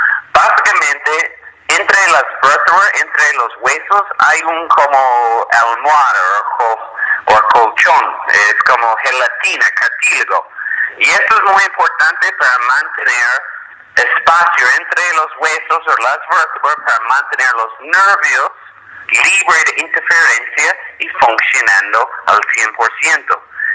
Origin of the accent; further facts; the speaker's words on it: Canada; Spanish is a second language; No, no, soy canadiense del parte inglesa.